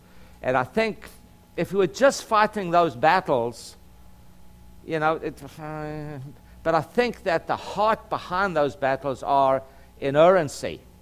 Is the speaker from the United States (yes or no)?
no; South Africa; I grew up in South Africa was just exactly like that.